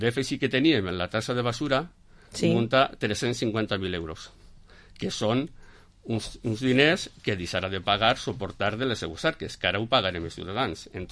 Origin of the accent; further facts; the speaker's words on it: Borriol, Valencian Community, Spain; Així, per exemple, jo vinc de Borriol